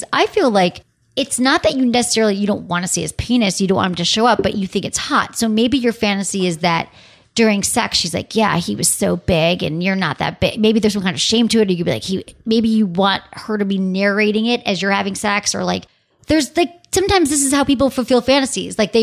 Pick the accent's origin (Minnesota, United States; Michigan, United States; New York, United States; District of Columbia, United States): Michigan, United States; Detroit; you're going to Detroit, my hometown.